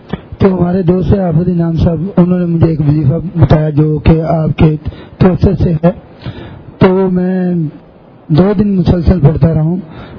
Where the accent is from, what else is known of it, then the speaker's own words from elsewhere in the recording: Lahore, Punjab, Pakistan; میرا تعلق شاد باغ لاہور سے ہے.